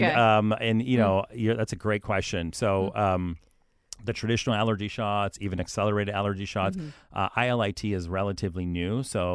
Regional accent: Columbus, Ohio, United States; And really it just made sense because I grew up in Columbus.

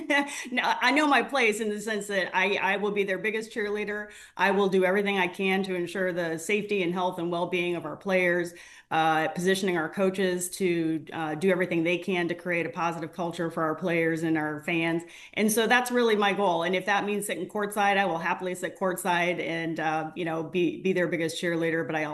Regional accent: Illinois, United States; I don't have a Columbus connection, but I have deep ties to the Midwest, right? Mm-hmm. I was born and raised in Illinois.

